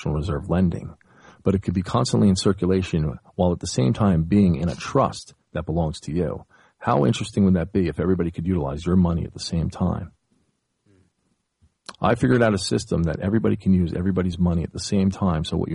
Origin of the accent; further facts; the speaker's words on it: Newark, New Jersey, United States; I'm from Newark, New Jersey.